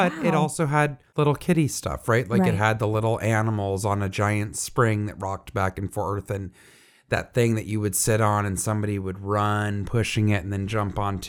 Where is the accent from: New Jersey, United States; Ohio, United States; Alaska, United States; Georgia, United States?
Georgia, United States; We had an amazing big playground outside of my neighborhood in my hometown called the Chattahoochee Nature Center, which was along the Chattahoochee River.